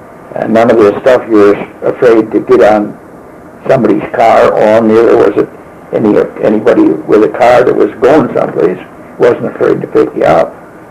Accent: Minnesota, United States; I came from Minnesota, a wooded, flat country with lots of lakes.

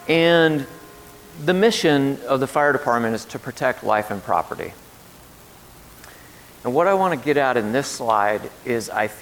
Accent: Ireland; as I said, I'm Irish, I could go an hour and a half.

